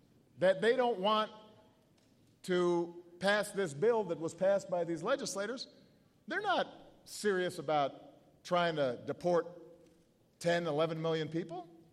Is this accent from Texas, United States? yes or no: no; Chicago, Illinois, United States; Let me tell you, I'm from Chicago.